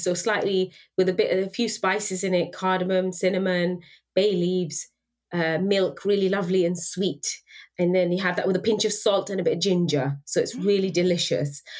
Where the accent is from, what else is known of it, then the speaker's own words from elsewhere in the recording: United Kingdom; I am very British like that.